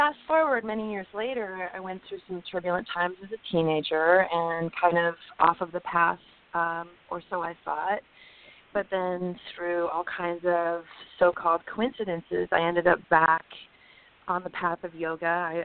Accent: California, United States; I grew up in California, and my mother is a psychotherapist and a counselor

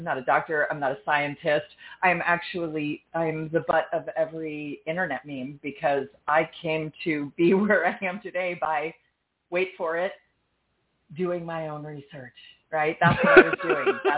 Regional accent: New York, United States; I'm from New York. I lived in New York. I worked in publishing.

